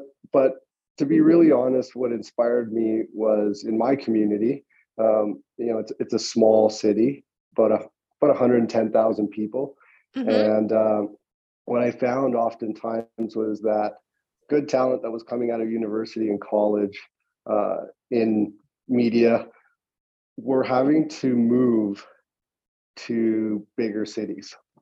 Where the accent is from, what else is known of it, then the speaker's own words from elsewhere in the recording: Guatemala; now in Canada; I moved to Canada, or I moved back to Canada. So long and short is I was born in Guatemala.